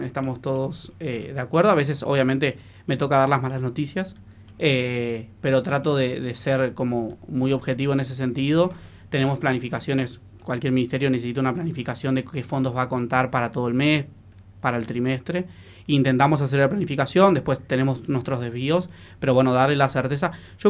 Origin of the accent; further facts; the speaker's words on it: Presidencia Roque Sáenz Peña, Chaco, Argentina; los dos somos de Esas Peñas.